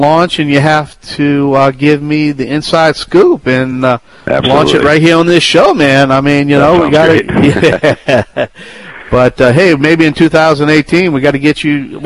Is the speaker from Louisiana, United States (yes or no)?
yes; Louisiana, United States; accent: Cajun; … been on the air for over 15 years.